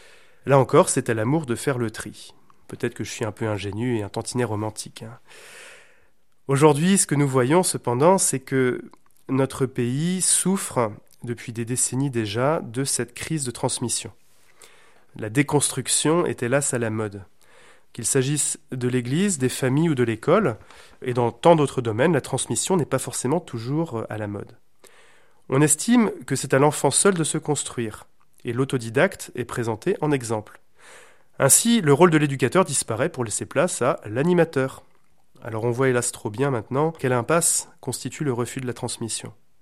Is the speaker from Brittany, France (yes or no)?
yes; Brittany, France; Mais chez nous, en Bretagne, il y a encore peu de temps